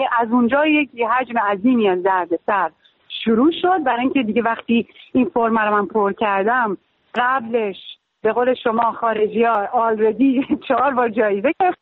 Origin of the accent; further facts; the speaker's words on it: Iran; moved away; خیلی دلشکسته و اینا از ایران اومدم بیرون.